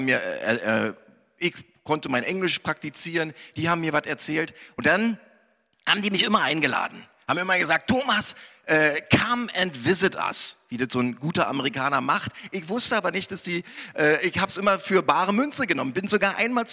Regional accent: Berlin, Germany; ich bin ja in Ost-Berlin groß geworden. In Berlin-Friedrichshain. Und meine Eltern, die wohnten und wohnen an der Warschauer Brücke. Und es ist ja nur ein paar hundert Meter von Kreuzberg entfernt.

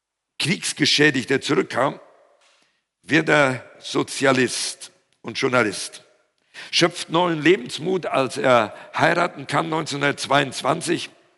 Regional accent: North Rhine-Westphalia, Germany; accent: Siegerland; Da steht jemand neben mir und sagt, wo kommen Sie denn her? Ja, ich sage aus dem Siegerland. Oh, sagt er, ich komme auch daher.

